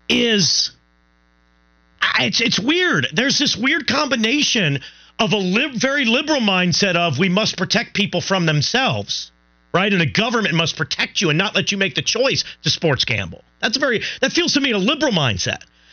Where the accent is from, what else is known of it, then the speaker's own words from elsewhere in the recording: Pennsylvania, United States; I'm not that proud of Pennsylvania as my home state, but I'm not from Ohio.